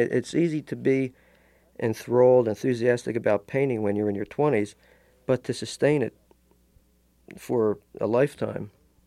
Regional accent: Philadelphia, Pennsylvania, United States; I grew up in North Philadelphia from then on until I was in art school.

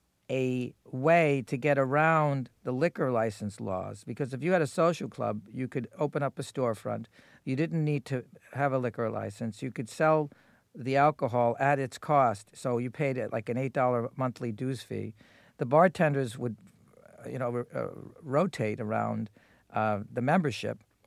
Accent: New Jersey, United States; he had even an idea that I was from New Jersey.

